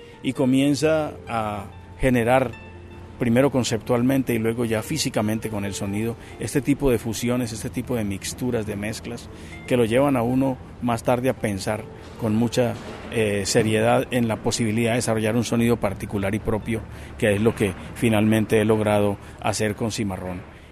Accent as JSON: {"language": "Spanish", "town": "San Martín", "region": "Meta", "country": "Colombia", "tie": "born or raised there", "said": "hijo de una tradición que en su momento yo recibí en Colombia, en San Martín, en el departamento del Meta, crecí yo, en los Llanos Orientales de Colombia."}